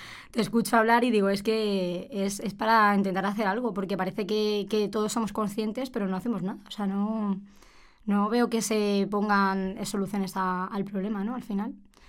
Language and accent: Spanish; Extremadura, Spain; Yo, por ejemplo, que vengo de Extremadura, a ver, también vengo de un pueblo